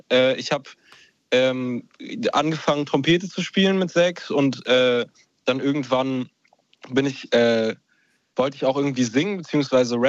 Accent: Saxony-Anhalt, Germany; Ich komme ja selber aus Sachsen-Anhalt, also auch aus dem Osten.

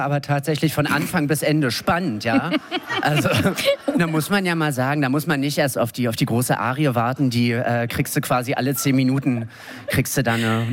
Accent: Berlin, Germany; ich komme tatsächlich aus Berlin, ne?

